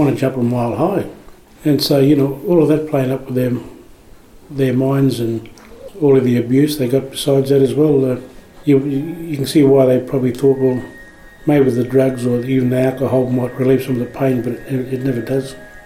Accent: New South Wales, Australia; I'm from Canambal and a proud elder of the Wellwood people, North West New South Wales.

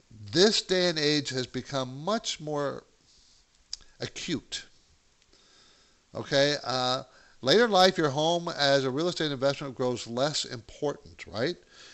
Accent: California, United States; I was from Southern California, you know, where it's always sunny.

